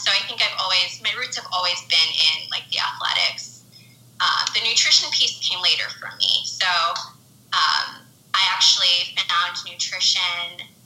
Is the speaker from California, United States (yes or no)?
yes; San Diego, California, United States; also born or lived in Los Angeles; I'm from Los Angeles originally, grew up in San Diego, and then came back to LA for college and adult life, and I've stayed here ever since.